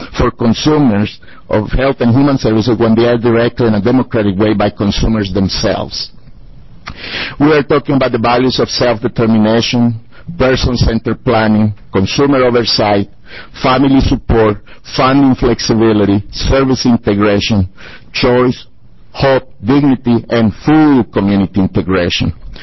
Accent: El Salvador; now in Salem, United States; You know, I'm originally from El Salvador, and I'm a Salvadoran American resident here at South Salem. I'm in Senator Winters' district.

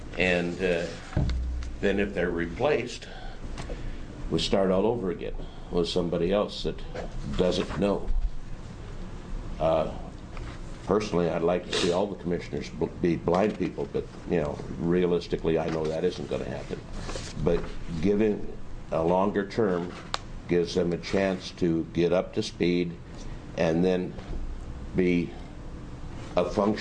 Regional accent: Oregon, United States; I'm from Yamhill County.

